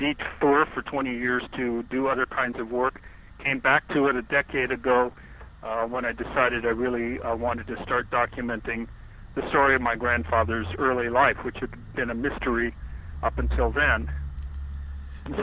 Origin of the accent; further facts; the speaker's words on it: California, United States; Well, I'm born and raised in California, in Southern California. I'm Mexican American descent on one side, my mother's side of the family.